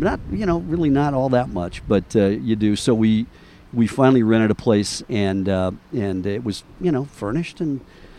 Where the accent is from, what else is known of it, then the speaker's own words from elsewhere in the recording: Indiana, United States; Well, I grew up in Northwest Indiana, but I spent all my business career in Chicago.